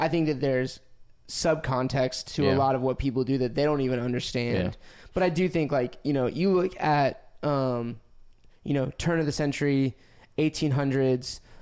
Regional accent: Scotland, United Kingdom; I'm Scottish, like, there's a level of like kilts in my, like in my past

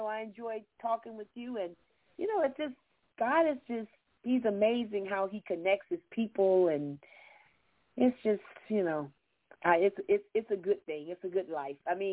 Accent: Florida, United States; I mean, because I grew up in Florida, so we had tremendous lightning storms, electrical storms.

